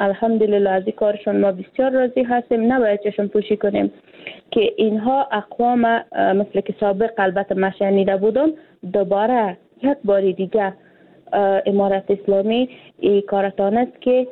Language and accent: Persian; Afghanistan; ما یک افغان هستیم، یک افغانستان است.